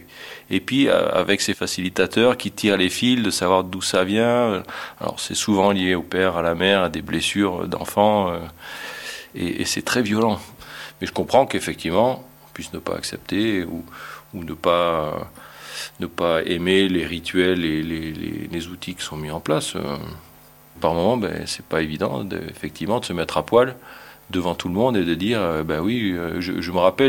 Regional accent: Southwest France, France; j'ai 59 ans, bientôt 60. Je suis originaire du Sud-Ouest.

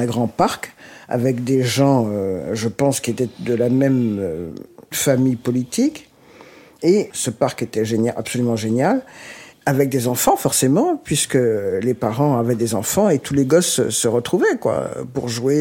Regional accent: Desrochers, Martinique; born there; Ah non, moi je suis née en Martinique, à Desrochers. J'en suis très fière.

